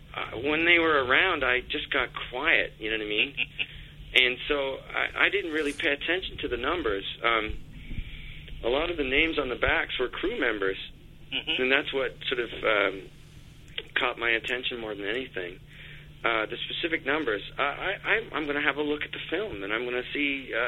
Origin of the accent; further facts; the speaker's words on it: Scarborough, Ontario, Canada; I'm from Scarborough, Ontario. I don't know if you know what Scarborough, Ontario, what that means. I'm from a very working class part of Toronto, and you just grow up with hockey gods.